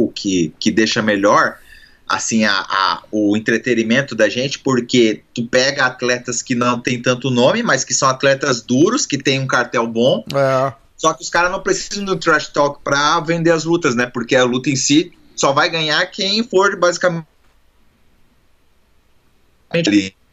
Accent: Joinville, Santa Catarina, Brazil; now in United States; Então, eu sou de Joinville e Santa Catarina, né?

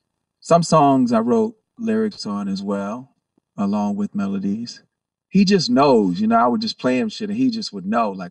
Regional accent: Virginia Beach, Virginia, United States; I'm from Virginia Beach, Virginia.

